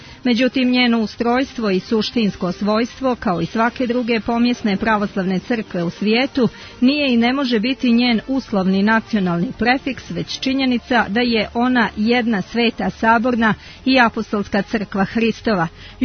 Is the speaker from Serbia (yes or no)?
no; Montenegro